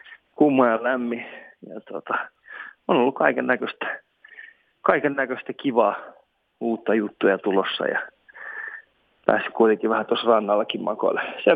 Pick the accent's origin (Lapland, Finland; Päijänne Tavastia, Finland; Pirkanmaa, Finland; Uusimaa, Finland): Pirkanmaa, Finland; Tampere; accent: Tampere; mun tuntuu jäämään Tampereen aksentti vähän pilaa tämä juttu.